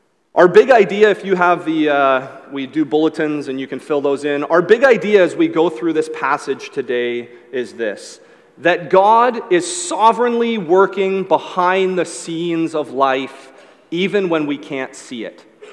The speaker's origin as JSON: {"language": "English", "town": "Newmarket", "region": "Ontario", "country": "Canada", "tie": "born or raised there", "said": "I grew up in Newmarket, 45 minutes north of here."}